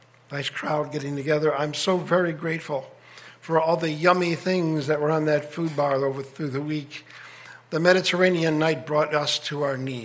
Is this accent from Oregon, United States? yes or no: no; Fulton, Missouri, United States; from Fulton, Missouri.